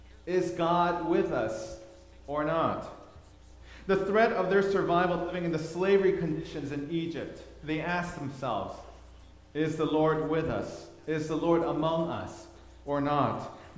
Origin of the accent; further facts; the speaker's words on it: Thailand; I grew up in Thailand, and Thailand has the best water parties.